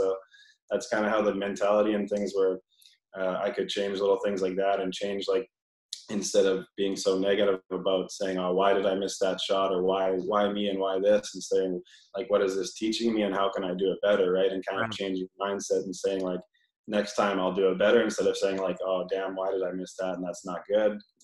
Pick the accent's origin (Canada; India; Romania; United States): Canada; North Vancouver, British Columbia; I actually live outside of North Vancouver now, but where I grew up in North Vancouver